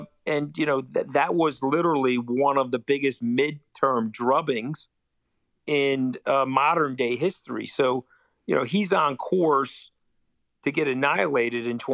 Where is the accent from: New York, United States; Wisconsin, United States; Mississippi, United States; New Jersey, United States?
New York, United States; And I'm a New Yorker.